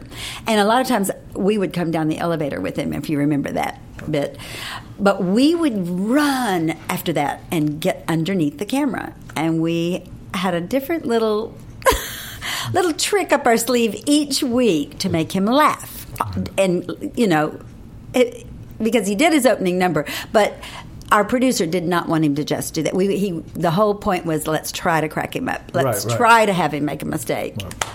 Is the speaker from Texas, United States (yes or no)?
yes; Houston, Texas, United States; Texas, because we're both from Texas, Houston.